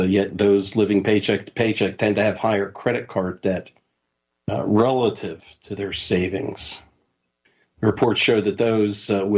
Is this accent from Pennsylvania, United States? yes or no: yes; Pennsylvania, United States; made its debut in 1967 in my home state of Pennsylvania.